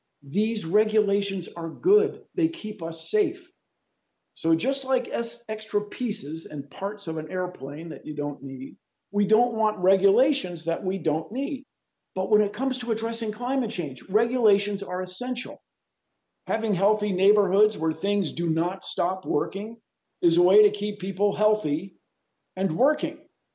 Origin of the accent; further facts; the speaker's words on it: Washington, District of Columbia, United States; Now, as you may know, I grew up right here in Washington, D.C.